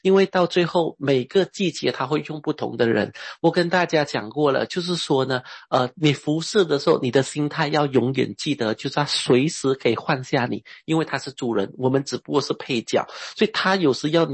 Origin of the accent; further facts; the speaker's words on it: Hangzhou, Zhejiang, China; accent: Hangzhou; 我们杭州话叫什么？